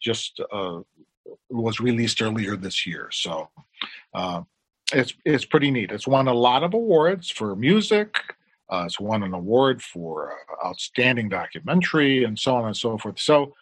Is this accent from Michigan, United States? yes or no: yes; Detroit, Michigan, United States; where I was growing up in Detroit